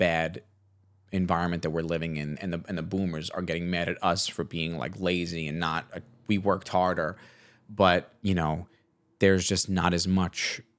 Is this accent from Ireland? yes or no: no; New York, United States; I wouldn't trade growing up in New York for anything